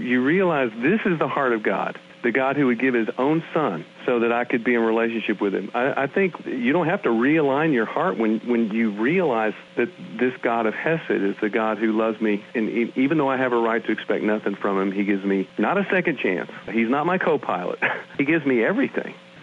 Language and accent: English; Nashville, Tennessee, United States; I grew up in the Southern Baptist tradition here in Nashville, Tennessee